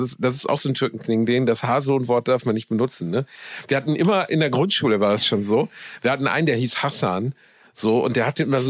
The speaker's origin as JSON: {"language": "German", "country": "Germany", "said": "Als Deutscher"}